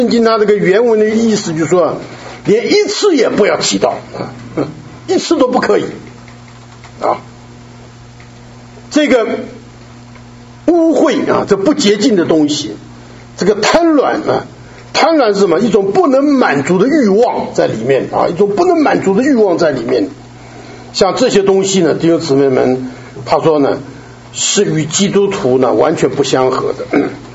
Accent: China; 他这个体统这个字啊，是我们中国人加上去的了

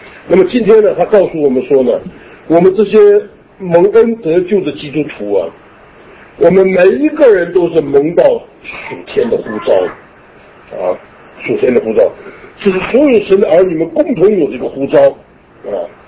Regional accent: China; 我们中国人，尤其我们中国人，我们对这个天呢，我们有一种很特别的一种思想在里面

